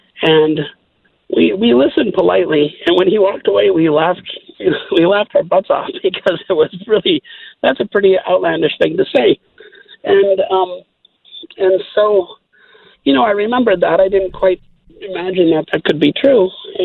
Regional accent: Wisconsin, United States; moved away as an adult; I grew up in Wisconsin, and I moved to Montana in the fall of 1988.

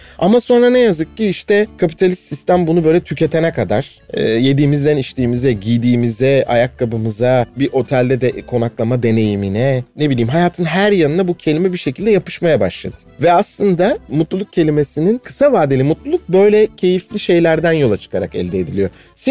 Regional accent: Turhal, Tokat, Turkey; also born or lived in Karşıyaka, İzmir / Ankara; 75 yılında dünyaya geldim. Tokat'ın Turhal ilçesinde. Sonra da İzmir Karşıyaka'ya taşındık. 35,5 olarak bilinir plakası. Tabii İç Anadolu'da doğup büyümüş bir çocuk olarak batıya gidince hayatım tabii ki değişti. Ama orada da kalmadım. Ankara'ya gittim.

